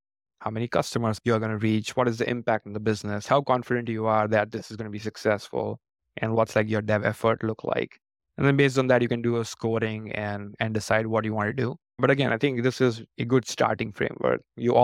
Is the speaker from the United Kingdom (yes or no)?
no; Gujarat, India; moved away as an adult; now in United States; I'm from India. It's from western part of India, Gujarat.